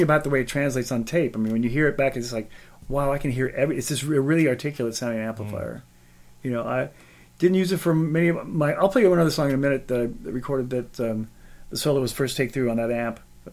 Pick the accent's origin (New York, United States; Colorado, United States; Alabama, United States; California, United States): Alabama, United States; When I was growing up in Alabama